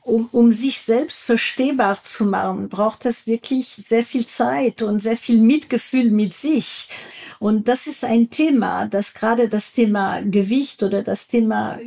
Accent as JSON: {"language": "German", "country": "France", "said": "ich bin Französin"}